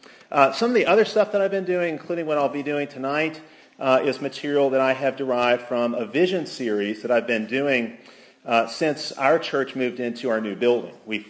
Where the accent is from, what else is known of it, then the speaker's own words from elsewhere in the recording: Alabama, United States; now in Texas, United States; even though I come from Alabama, I've lived in Texas longer than anywhere in my life.